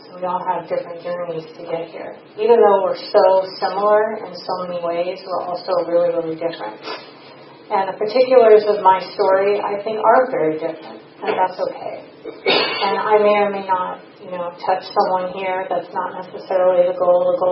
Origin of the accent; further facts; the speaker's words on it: Los Angeles, California, United States; born there; I was born in Los Angeles, California